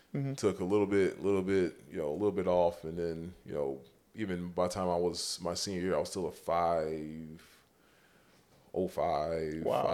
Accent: Lauderdale Lakes, Florida, United States; and then where I grew up in Lauderdale Lakes to Coral Gables

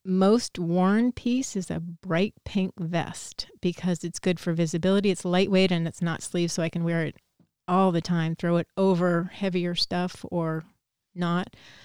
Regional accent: Keene, New Hampshire, United States; I grew up in Keene

